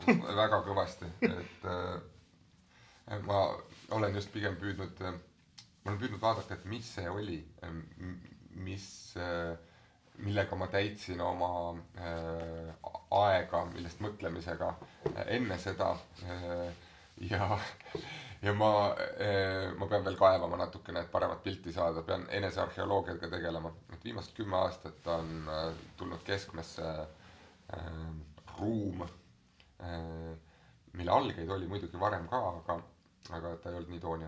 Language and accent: Estonian; Tartu, Tartu County, Estonia; Ma sündisin ja kasvasin Anne linnas.